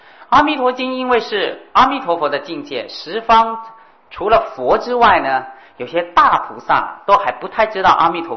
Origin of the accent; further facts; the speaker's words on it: China; 就像我们中国人常常譬喻的为学如撞钟